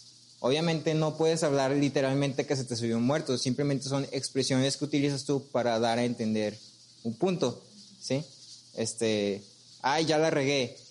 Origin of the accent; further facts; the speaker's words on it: Mexico; Nosotros hablamos español y somos mexicanos.